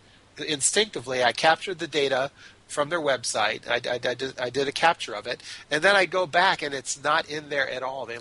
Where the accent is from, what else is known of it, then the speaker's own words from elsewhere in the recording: Los Angeles, California, United States; earthquakes through my entire life here in Los Angeles. And I my home was in Sylmar back when the Northridge earthquake event happened.